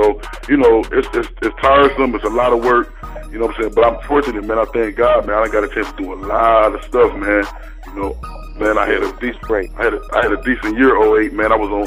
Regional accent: Chicago, Illinois, United States; now in Miami, United States; I'm actually from Chicago, but I live in Miami.

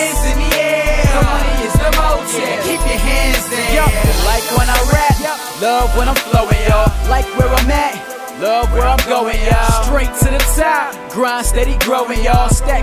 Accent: Akron, Ohio, United States; I'm from Akron, Ohio, where like LeBron James grew up.

